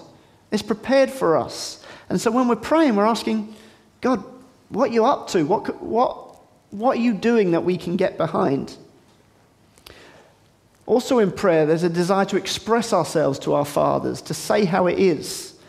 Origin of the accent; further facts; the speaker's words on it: United Kingdom; I'm very British.